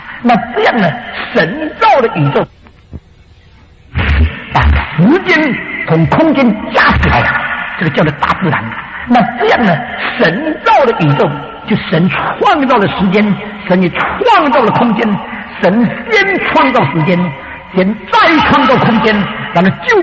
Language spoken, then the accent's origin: Chinese; China; 我们中国人对这两个字很了解